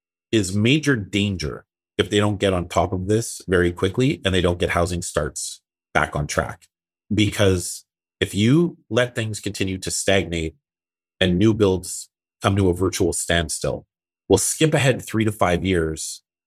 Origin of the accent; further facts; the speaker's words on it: Canada; We're Canadian. What do we want?